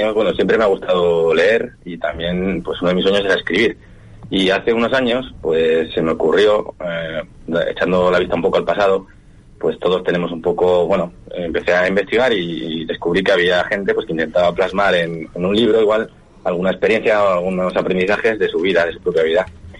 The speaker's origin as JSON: {"language": "Spanish", "region": "Basque Country", "country": "Spain", "lives_now": "Palma de Mallorca, Spain", "said": "Pues ahora estoy en Palma de Mallorca. Vivo desde hace unos años en Palma de Mallorca, pero soy del País Vasco, ajá, del norte."}